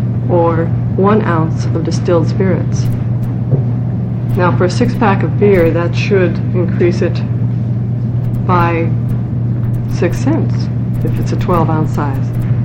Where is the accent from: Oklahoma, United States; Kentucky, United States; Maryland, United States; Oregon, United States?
Oregon, United States; Mr. Chairman … from Lane County.